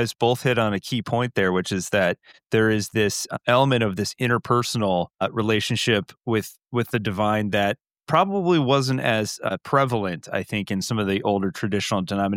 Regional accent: Detroit, Michigan, United States; born there; now in Columbus, United States; I was born in Detroit. And so I am, there's no torn about it. I moved down to Columbus

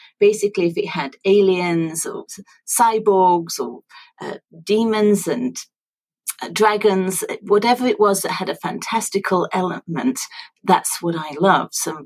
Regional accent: Sheffield, Yorkshire and the Humber, United Kingdom; our heroes are leaving Sheffield in Yorkshire, which is my hometown, and going off to Europe to battle bad guys and ne'er-do-wells over there

